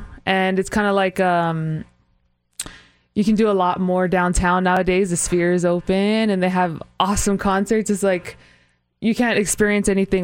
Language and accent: English; Hawaii, United States; It's home, you know, it's everything. I don't feel as grounded as I am anywhere in the world. And, my family, there's rich history and culture out there. And so I grew up off